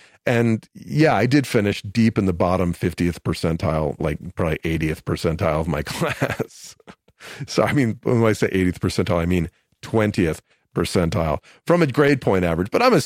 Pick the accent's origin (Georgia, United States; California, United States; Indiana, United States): Georgia, United States; Atlanta; also born or lived in Memphis; at the time I was from, I came directly from Memphis, even though I grew up in Atlanta.